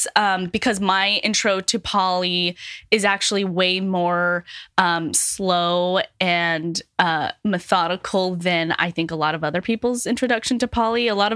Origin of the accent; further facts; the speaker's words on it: Utah, United States; So I am from Utah, obviously a lot of, and like many generations are from Utah